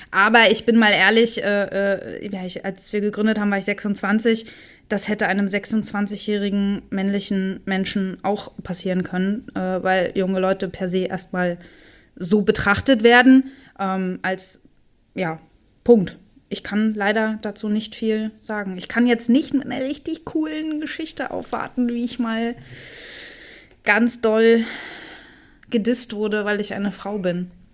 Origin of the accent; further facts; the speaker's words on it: Berlin, Germany; born there; obwohl ich ja gebürtige Berlinerin bin